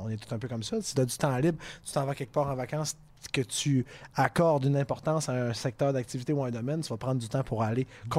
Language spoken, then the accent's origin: French; Quebec City, Quebec, Canada; now in Saguenay, Canada; Je suis natif de Québec, mais j'habite au Saguenay, effectivement.